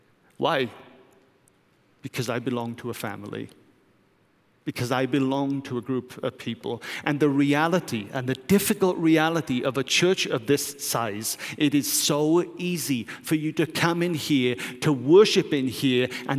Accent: United Kingdom; Vipke is German and I'm British and our family live in two different places

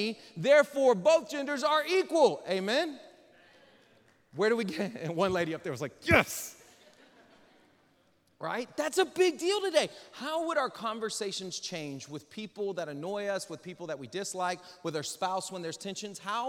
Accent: Lake Charles, Louisiana, United States; born there; I was born here in Lake Charles, Louisiana

